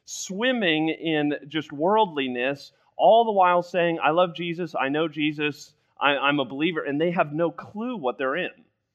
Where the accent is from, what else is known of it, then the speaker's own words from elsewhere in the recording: Littleton, Colorado, United States; I grew up in Littleton, Colorado, came out to Purdue University because everybody in my family basically went to Purdue